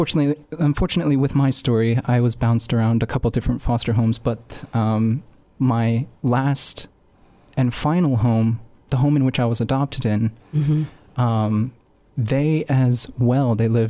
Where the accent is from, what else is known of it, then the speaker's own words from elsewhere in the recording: Alaska, United States; born there; I was born in Alaska, and up until I was 10, all of my younger years, my biological parents were drug and alcohol addicts